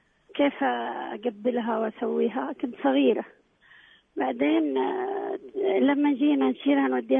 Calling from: Taif, Makkah Province, Saudi Arabia; يا شيخ أنا من الطائف السعودية أكلمك

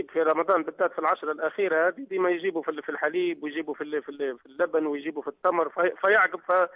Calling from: Libya; واحنا هنا عندنا في ليبيا يا شيخ

